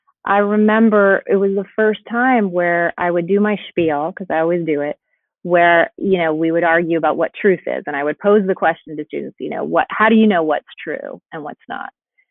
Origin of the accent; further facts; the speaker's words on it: Boston, Massachusetts, United States; I'm from the Northeast. I'm from, you know, my family goes back on both sides for generations in New York City. I grew up in Boston.